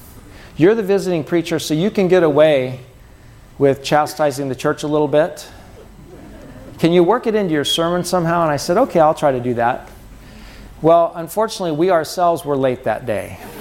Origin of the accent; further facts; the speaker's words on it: Colorado, United States; also born or lived in Seattle; Grew up in Colorado after I was born in Seattle. My adoptive parents adopted me, and they raised me in Colorado